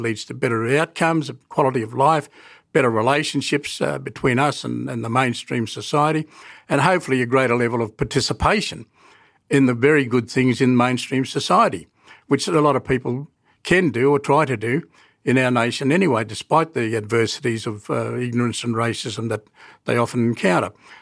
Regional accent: Katherine, Northern Territory, Australia; I grew up in Katherine

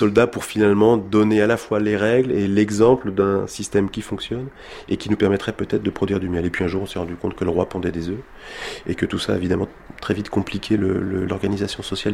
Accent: Île-de-France, France; born there; Je suis né en Seine-Saint-Denis

